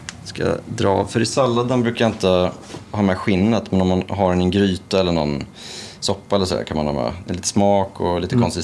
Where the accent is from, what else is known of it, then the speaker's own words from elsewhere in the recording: Norrköping, Östergötland, Sweden; När jag växte upp i Norrköping så gick det inte att få tag i det.